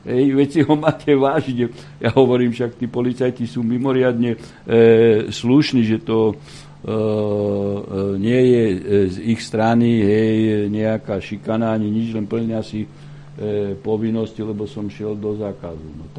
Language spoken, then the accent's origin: Slovak; Poprad, Prešov Region, Slovakia; veď som z Popradu, veď som tam 10 rokov pojednával.